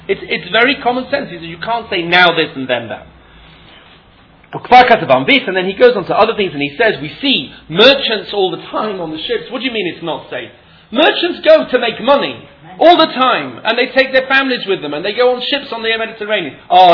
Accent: England, United Kingdom; accent: English; The three oaths, it's my English accent, oaths, I don't know how you say it in other lands.

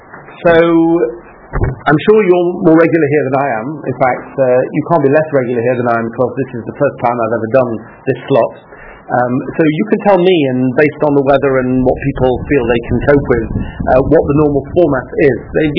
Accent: Leeds, Yorkshire and the Humber, United Kingdom; I'm originally from Leeds. But it's been some time since I lived in Leeds. In spite of the fact that I come from Leeds, yes. Well, my accent was diluted when I was at university

